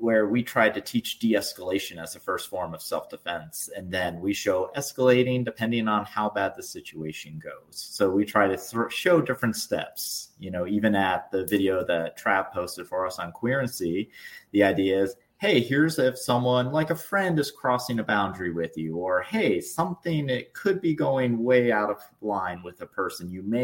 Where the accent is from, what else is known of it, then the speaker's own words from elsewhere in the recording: South Carolina, United States; because I grew up in South Carolina near the swamps.